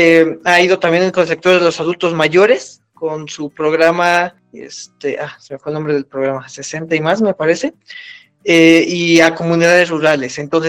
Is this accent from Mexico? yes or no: yes; Mexico; como mexicano, un poco como politólogo, soy estudiante de ciencias políticas